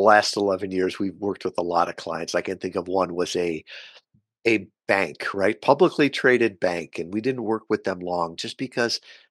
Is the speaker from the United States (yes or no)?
yes; Kalamazoo, Michigan, United States; They remembered that I was from Kalamazoo.